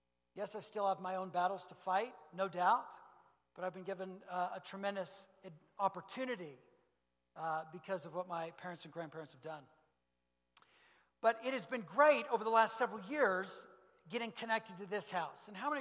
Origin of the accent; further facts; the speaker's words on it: St. Louis, Missouri, United States; I'm from St. Louis, Missouri. St. Louis is incredibly similar.